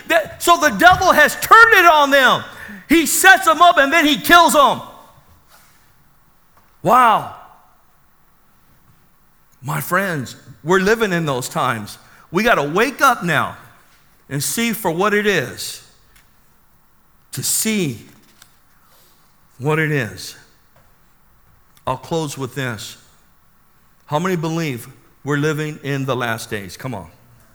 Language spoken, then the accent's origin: English; National City, California, United States; I grew up in National City and it was ghetto-licious there.